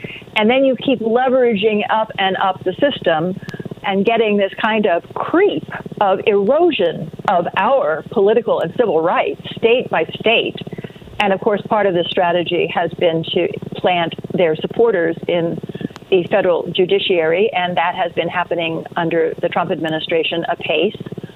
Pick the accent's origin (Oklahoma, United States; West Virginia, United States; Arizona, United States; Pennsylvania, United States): Oklahoma, United States; and I'm afraid that includes my home state of Oklahoma.